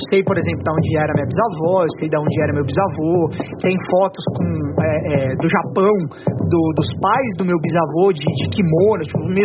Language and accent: Portuguese; São Paulo, Brazil; Eu morei... Na verdade, eu nasci no Jardim Paulista. Meus pais moravam